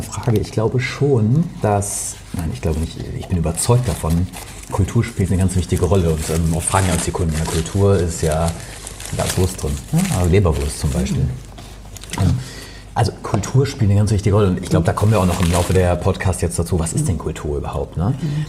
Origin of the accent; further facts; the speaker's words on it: Osnabrück, Lower Saxony, Germany; Heimat ist Osnabrück. Tatsächlich Osnabrück. Ja. Der Zipfel Niedersachsens, der eigentlich schon in Nordrhein-Westfalen liegt.